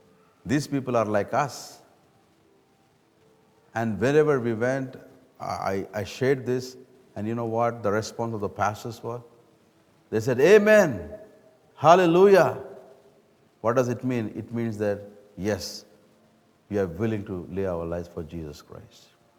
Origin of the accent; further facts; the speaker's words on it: India; English is a second language; Generally back home, Mennonites speak for long. And then being an Indian, that adds to the timing.